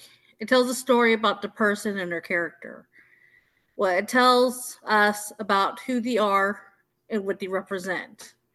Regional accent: California, United States; I'm 22 years old. I come from the Round Valley Indian Tribes Reservation.

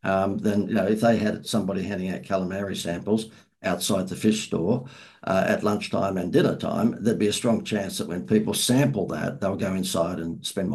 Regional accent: Australia; accent: Australian; you can tell from my accent, I'm from down under. Been to America a thousand times, but I'm from down under.

